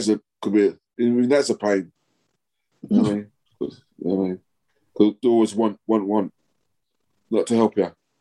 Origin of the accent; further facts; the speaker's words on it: England, United Kingdom; born there; I was born in England.